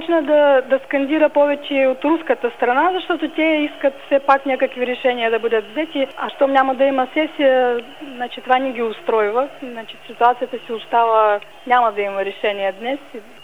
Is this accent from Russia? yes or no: yes; Russia; now in Ukraine; Аз съм руснак, но съм гражданин на Украина.